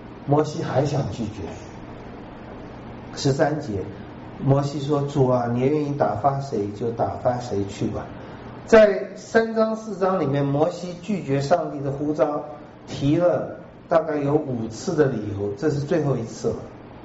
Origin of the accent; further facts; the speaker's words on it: Taiwan; 我是台湾人